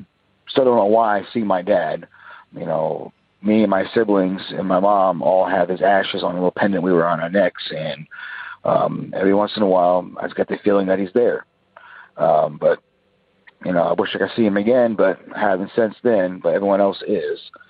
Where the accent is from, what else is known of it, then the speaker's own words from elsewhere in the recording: Georgia, United States; I am from Georgia.